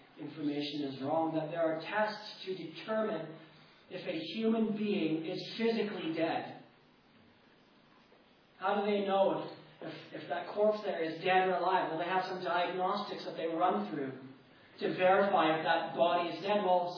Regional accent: Canada; We're Canadian

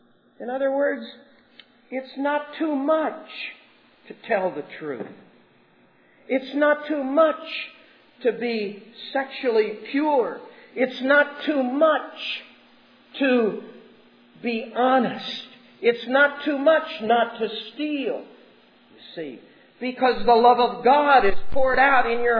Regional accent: New Jersey, United States; And I grew up in New Jersey, who in the summertime used to open up the fire hydrant to get cool.

